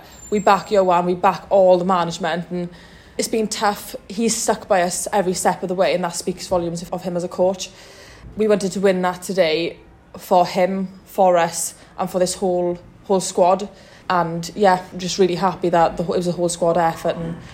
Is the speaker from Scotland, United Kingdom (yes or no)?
no; Wales, United Kingdom; And I love being Welsh, and the Welsh public really, really brought it today